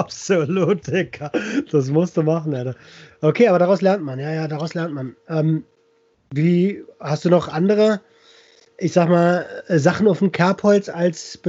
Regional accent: Berlin, Germany; Für mich als Berliner

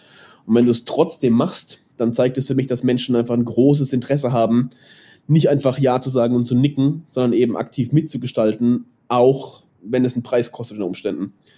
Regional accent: Baden-Württemberg, Germany; also ich bin in Neckarstedt aufgewachsen

